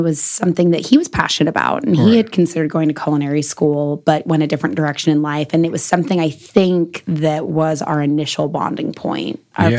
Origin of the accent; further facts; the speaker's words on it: San Antonio, Texas, United States; now in Austin, United States; Well, I've been here 14 years. I'm from San Antonio.